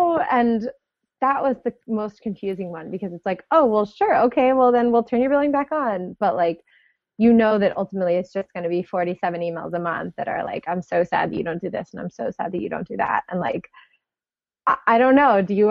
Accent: New York, United States; Well, I'm from New York. That's like close.

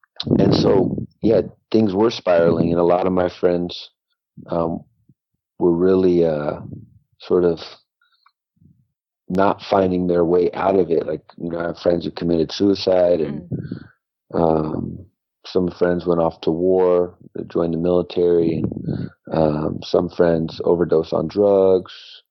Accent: San Francisco, California, United States; born there; Yeah, I was born in San Francisco, and when I was studying with Larry, I was living south of Market on Folsom Street in the city at his studio.

